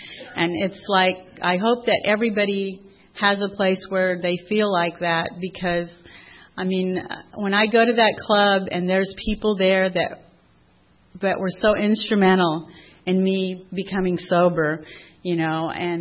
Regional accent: San Diego, California, United States; I was raised in San Diego, and my dad is a retired police officer, and my mom was a homemaker.

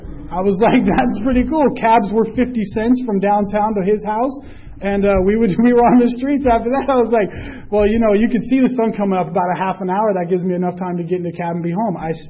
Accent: La Mesa, California, United States; I grew up over here in La Mesa, and then in between Tijuana and La Mesa is where I lived, and then at like 16 or 17 years old, I moved downtown, and I lived downtown and on 10th and Market around that area

